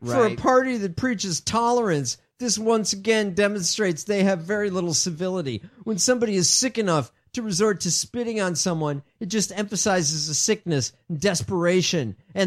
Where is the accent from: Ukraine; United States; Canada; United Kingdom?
United States; Chicago, Illinois; At Aviary, a cocktail bar in Chicago. So